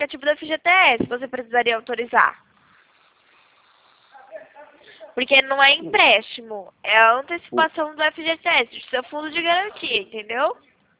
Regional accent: São Carlos, São Paulo, Brazil; Eu sou aqui de São Carlos, no interior de São Paulo.

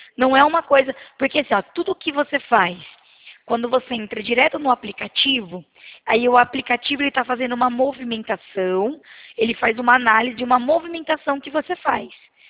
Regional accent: Limeira, São Paulo, Brazil; Não, eu sou de Limeira, mas a gente está fazendo uma campanha aí em Rio Claro.

